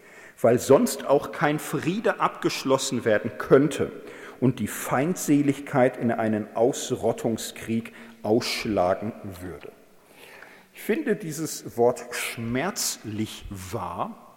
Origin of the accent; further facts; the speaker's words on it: Germany; now in Austria; als Deutscher in Österreicher unter uns kann man das ja schon auch mal sagen